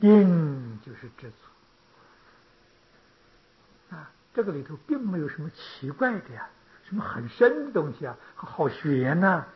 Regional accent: China; 我们是中国人，不是印度人，我们这个生活方式穿衣吃饭跟他们都不一样

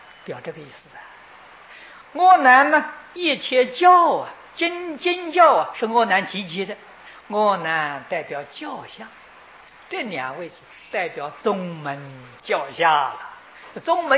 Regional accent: China; 这个三位大菩萨与我们中国人缘分的非常之深

